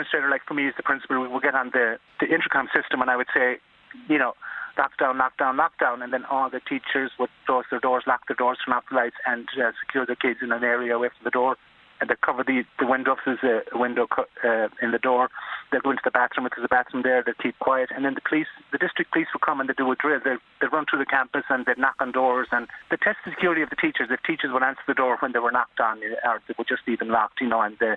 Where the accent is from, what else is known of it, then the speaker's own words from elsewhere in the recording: Dunmore, Connacht, Ireland; moved away as an adult; now in San Antonio, United States; Yeah, I'm from Dumore County, Galway.